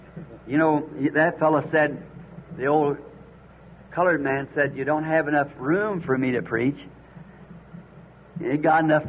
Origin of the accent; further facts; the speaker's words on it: Ireland; Of course, being Irish, my people are Catholic.